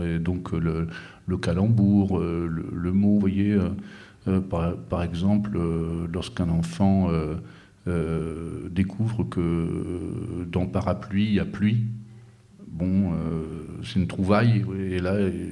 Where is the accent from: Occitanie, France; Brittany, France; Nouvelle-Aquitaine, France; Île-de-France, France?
Brittany, France; de mon coin de là où j'ai grandi, en Bretagne.